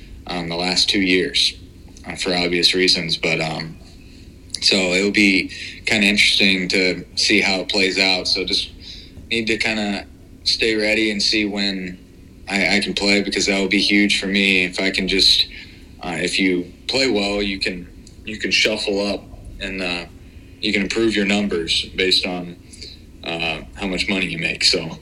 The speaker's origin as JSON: {"language": "English", "region": "Illinois", "country": "United States", "said": "I don't know if it's from, because I'm from Illinois, but I tend to shut it down, like, in the winters"}